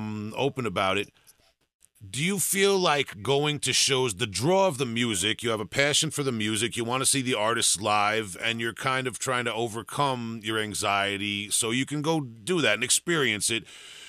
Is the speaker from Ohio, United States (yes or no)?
no; Huntington, New York, United States; I'm from Huntington, they're from Levittown, but we were both kind of like the weird kids in our high school